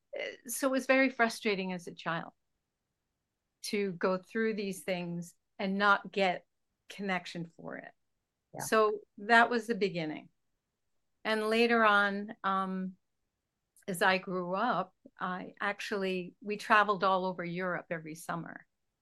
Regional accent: Glasgow, Scotland, United Kingdom; I'm Scottish. I grew up in Glasgow, outside of Glasgow, in the country, more or less.

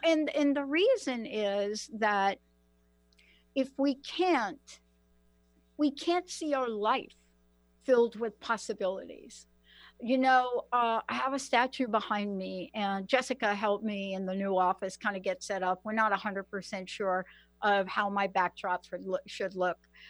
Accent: Bronx, New York, United States; I am a girl from the Bronx. Many of you know District 14, AOC, Alexandria Ocasio-Cortez. That's my district, PS14. That's where I grew up.

